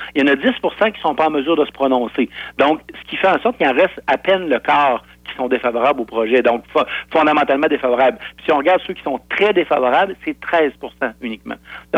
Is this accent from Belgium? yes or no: no; Quebec City, Quebec, Canada; C'est le cas à Québec. Moi, je suis de Québec.